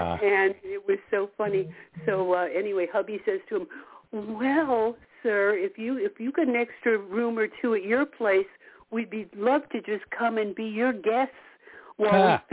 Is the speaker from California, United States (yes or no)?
yes; California, United States; also born or lived in New York; now in Maine, United States; So started off in New York. From there, at the age of one, I headed out to California